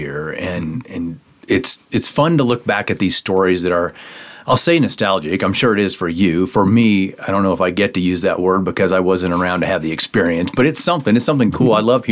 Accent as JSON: {"language": "English", "region": "Midwest", "country": "United States", "tie": "born or raised there", "said": "I grew up in the Midwest."}